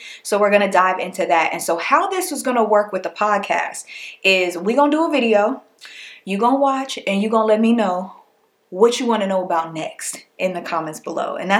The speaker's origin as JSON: {"language": "English", "region": "West Coast", "country": "United States", "said": "My mom was very like, you know, we're from the West Coast, you know, whatever."}